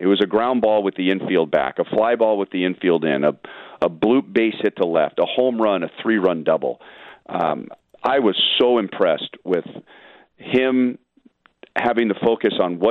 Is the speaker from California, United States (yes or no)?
yes; Los Angeles, California, United States; I grew up in Los Angeles.